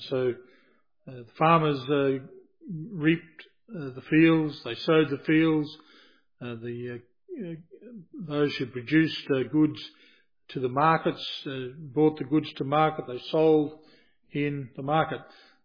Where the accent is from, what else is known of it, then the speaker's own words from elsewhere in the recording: Rockhampton, Queensland, Australia; I can remember when I was a boy growing up in Rockhampton